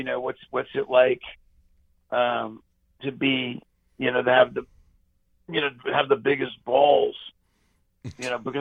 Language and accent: English; Brooklyn, New York, United States; I'm from Brooklyn.